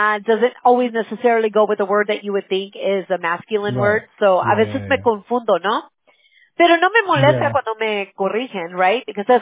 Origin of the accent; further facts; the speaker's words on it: California, United States; I'm from California.